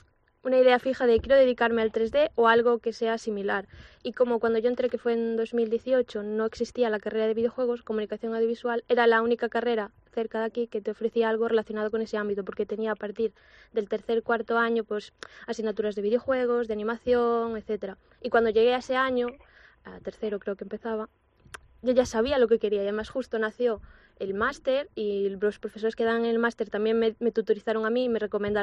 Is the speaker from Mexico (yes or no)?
no; Galicia, Spain; yo que soy de Galicia.